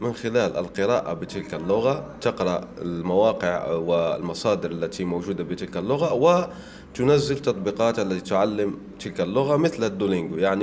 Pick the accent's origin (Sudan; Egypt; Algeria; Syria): Algeria; El Oued, El Oued Province; وهو من يعني من بلدتي من وادي سوف